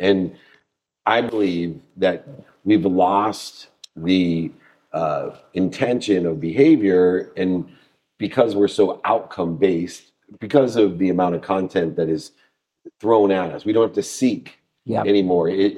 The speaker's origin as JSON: {"language": "English", "town": "Akron", "region": "Ohio", "country": "United States", "tie": "born or raised there", "said": "Because I think about growing up in Akron, Ohio, and in Fairlawn, a specific county of Akron, Ohio."}